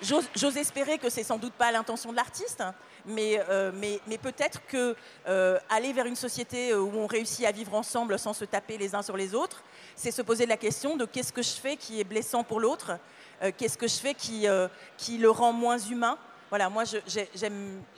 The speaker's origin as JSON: {"language": "French", "town": "Paris", "region": "Île-de-France", "country": "France", "tie": "born or raised there", "said": "je suis née à Paris, j'y ai toujours vécu"}